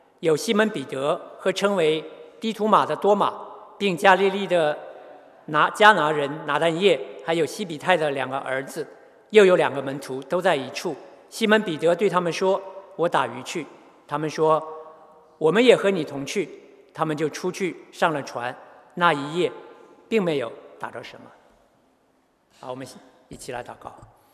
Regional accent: Northeast China, China; accent: Northeastern; 累到都用我们东北话、东北人讲，都拉拉胯了

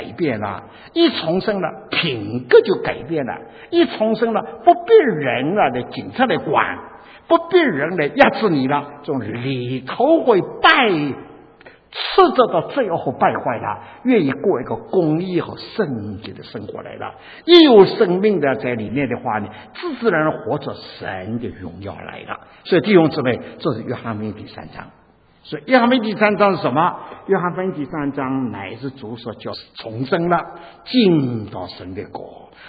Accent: Dinghai, Zhejiang, China; 我是佛教家庭长大的，我是两岁就到了我的家乡浙江定海。

